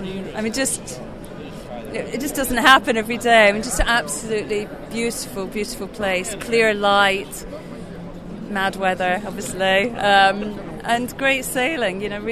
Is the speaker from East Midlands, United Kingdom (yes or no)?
no; Scotland, United Kingdom; Well, obviously, I'm Scottish.